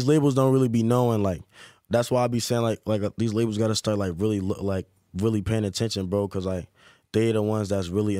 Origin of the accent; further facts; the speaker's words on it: Newark, New Jersey, United States; Nobody in Jersey is coming like me. Like, especially when I'm from Newark.